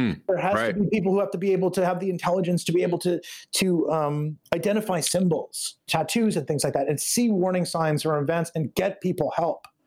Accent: United States; I'll just speak as a, as an American, I feel sad.

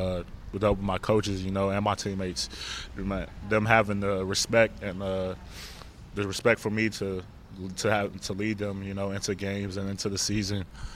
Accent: Maryland, United States; also born or lived in Pensacola, Florida; Yeah, when I was little, real little, I grew up in Maryland, but I lived in Pensacola, Florida.

